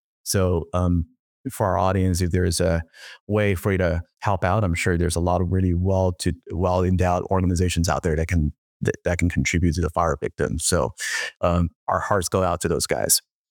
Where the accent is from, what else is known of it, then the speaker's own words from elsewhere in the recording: San Francisco, California, United States; I grew up in San Francisco in the 90s, in the mid to late 90s.